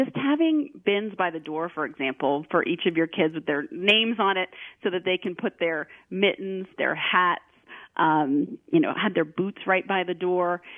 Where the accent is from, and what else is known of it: Virginia, United States; born or raised there; also born or lived in Illinois